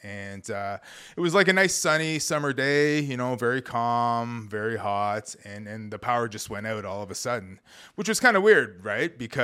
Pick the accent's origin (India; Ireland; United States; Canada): Canada; Wasauksing, Ontario; growing up in Wasauksing was really cool because, you know, I had a pretty firm, I think, bush experience growing up.